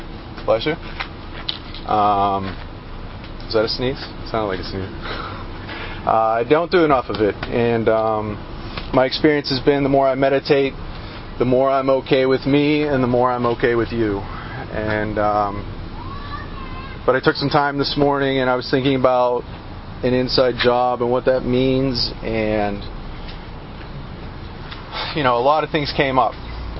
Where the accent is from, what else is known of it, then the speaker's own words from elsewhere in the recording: Pittsburgh, Pennsylvania, United States; Keith said I'm from Pittsburgh, and I did get clean in the Pittsburgh area, but my journey started in Beaver Valley